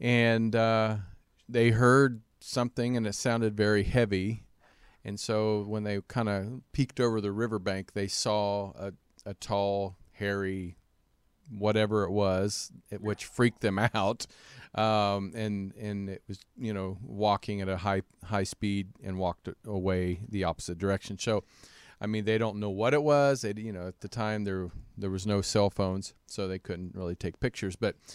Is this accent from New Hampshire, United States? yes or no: no; Kansas, United States; Yeah, I grew up in Kansas.